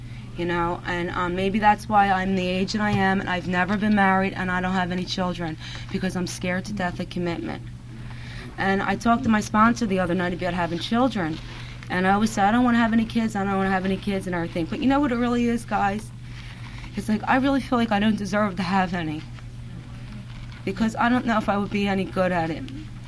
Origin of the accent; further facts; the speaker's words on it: Philadelphia, Pennsylvania, United States; I grew up in Philadelphia, and let me tell you something, right? My addiction was everywhere.